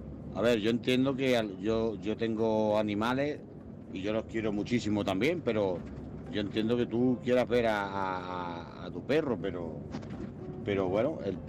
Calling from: Jaén, Andalusia, Spain; corresponsal de Jaén. Aquí vamos en ruta

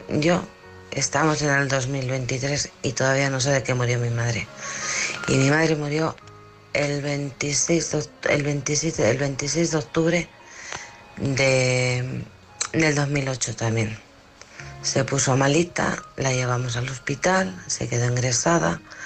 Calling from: Alcorcón, Community of Madrid, Spain; de Alcorcón.

